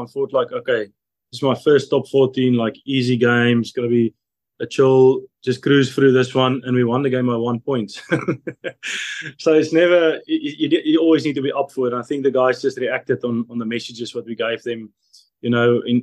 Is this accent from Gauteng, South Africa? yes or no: no; Nylstroom, Limpopo, South Africa; I'm a guy from Nelstrom in South Africa, a small town. So I brought up with you just listen and respect the elderly